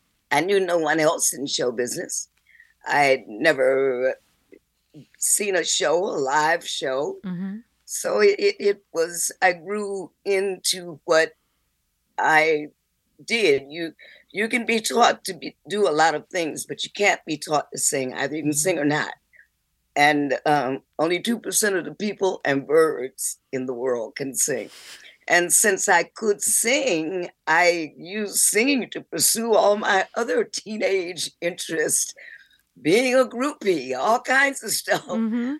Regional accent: Detroit, Michigan, United States; also born or lived in Muskegon; I was born in Western Michigan. I'm from Detroit. I was born in Western Michigan, Muskegon, Michigan, in 1946.

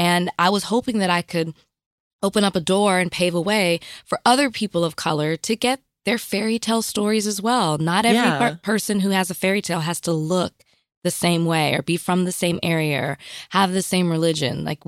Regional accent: Dallas, Texas, United States; I'm from Oak Cliff.

